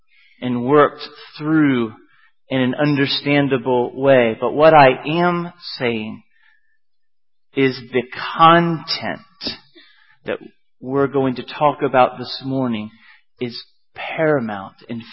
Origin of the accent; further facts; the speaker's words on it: Roanoke, Virginia, United States; I grew up in Roanoke. I live in the Bible Belt.